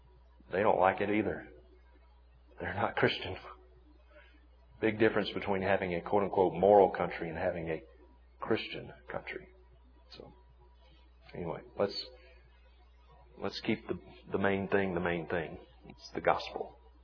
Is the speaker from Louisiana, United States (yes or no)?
no; Vicksburg, Mississippi, United States; A few years ago, they came to Jackson, Mississippi. I'm from Vicksburg, just about an hour down the road.